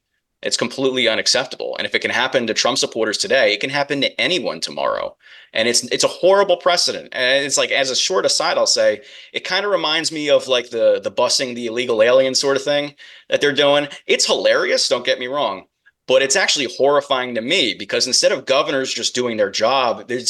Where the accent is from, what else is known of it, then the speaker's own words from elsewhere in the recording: New Jersey, United States; I'm from Monmouth County